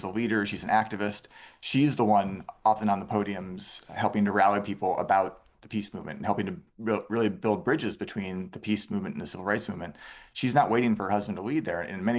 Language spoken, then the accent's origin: English; Minneapolis, Minnesota, United States; So I went back to Minneapolis, my hometown, to talk to my father.